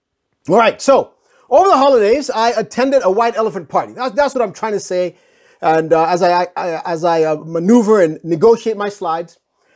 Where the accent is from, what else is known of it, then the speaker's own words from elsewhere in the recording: Manhattan, New York, United States; born there; also born or lived in Brooklyn / Kenya / Ethiopia / Rwanda; now in Bayonne, United States; I was born in Manhattan and baptized in Brooklyn as a teenager.